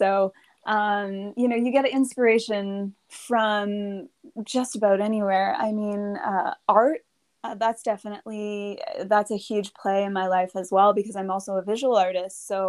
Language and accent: English; Windsor, Ontario, Canada; also born or lived in Toronto; And I grew up in South Windsor and I did the journey up the 401, like a lot of us did. And I lived in Toronto and then eventually made my way back and I live and work here